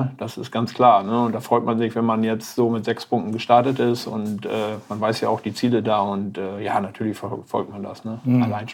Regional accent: Bunnen, Lower Saxony, Germany; born there; Also ich komme her, bin geboren in Bunnen bei Löningen, ganz kleines Kaff. Lebe mittlerweile seit einigen Jahren im Emsland, in Spanhahnstätte.

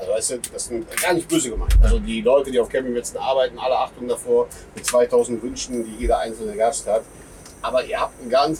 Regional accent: Bonn, North Rhine-Westphalia, Germany; ich bin aus Bonn, ne?

